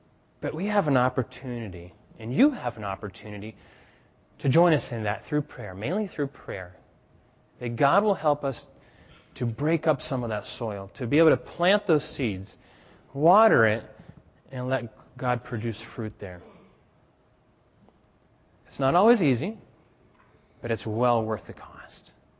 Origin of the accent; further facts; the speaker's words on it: Burkina Faso; now in Senegal; Growing up in Burkina and now working in Senegal, as I speak to the people, there's a lot of this spiritual battle going on.